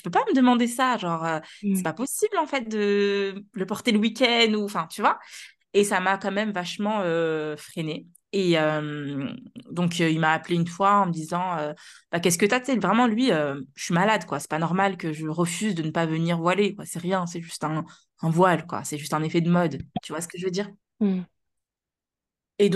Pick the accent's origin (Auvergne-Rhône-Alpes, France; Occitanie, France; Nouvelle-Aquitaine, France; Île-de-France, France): Île-de-France, France; Nanterre; j'ai sept frères et sœurs. On a grandi à Nanterre.